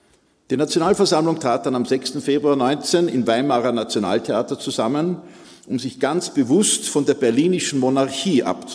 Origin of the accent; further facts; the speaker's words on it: Austria; Und hoffe, dass ich als Österreicher Deutschland nicht zu sehr beschmutze.